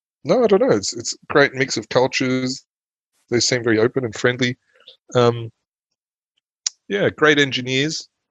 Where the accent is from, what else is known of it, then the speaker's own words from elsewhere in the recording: Cronulla, New South Wales, Australia; Growing up in Cronulla in Sydney, south of Sydney in the early...